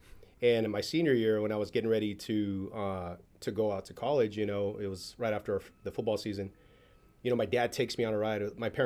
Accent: San Jose, California, United States; But I grew up in East San Jose.

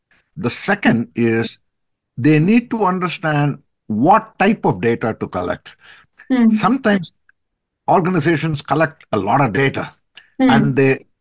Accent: India; I grew up in India, and in my formative years, what I saw was lots and lots of problems, and our family had very few resources.

